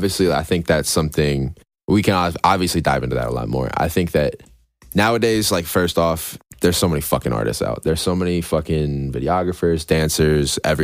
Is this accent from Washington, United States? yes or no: no; Fairfax, Virginia, United States; also born or lived in Alexandria / Loudoun County; So I'm born in like Alexandria, which is like right outside of DC. I grew up in Fairfax, and then I moved to Loudoun County when I was like fourth or fifth grade.